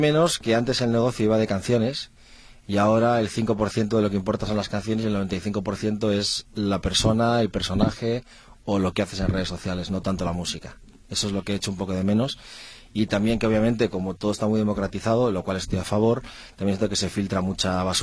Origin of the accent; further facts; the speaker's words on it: Spain; aunque seamos de España, es como, yo creo que soy el peor español del mundo, me van a quitar el pasaporte.